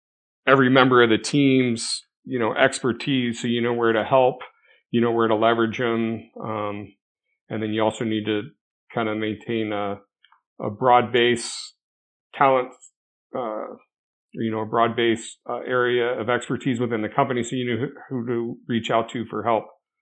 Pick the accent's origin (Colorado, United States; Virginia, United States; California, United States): California, United States; I grew up in California, so you'd not have much experience working with a union at all.